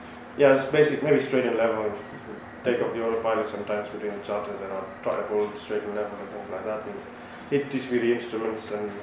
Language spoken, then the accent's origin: English; Kenya; I was born and raised in Kenya. Did my schooling here as well.